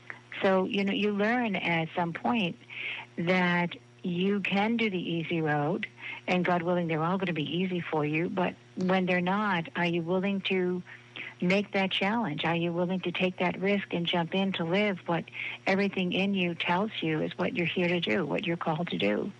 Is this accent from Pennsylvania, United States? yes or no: no; Boston, Massachusetts, United States; growing up in South Boston, that was an expectation